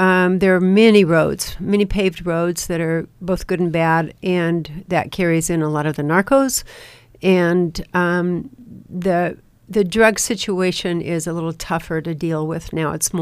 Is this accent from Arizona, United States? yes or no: yes; Tucson, Arizona, United States; Since I'm from Tucson, I spent time in Mexico because my family would just go there.